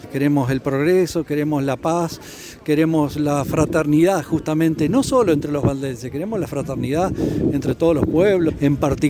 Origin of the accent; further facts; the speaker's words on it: Uruguay; del propio pueblo uruguayo, del cual somos parte, ¿no? Porque somos pueblo uruguayo